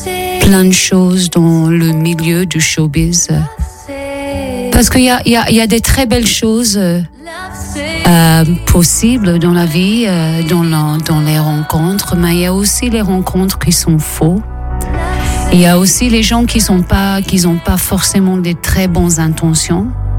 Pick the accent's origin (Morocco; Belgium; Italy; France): Italy; French is a second language; J'étais éduquée, je suis italienne. Alors ça veut dire que j'ai grandi une catholique entre guillemets, pas forcément pratiquant